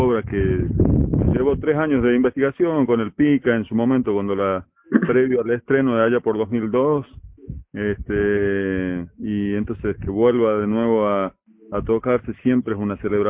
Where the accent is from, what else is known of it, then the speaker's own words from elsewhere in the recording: La Rioja, Argentina; lo que pensamos como riojanos, como artistas, como gente de bien que quiere un país unido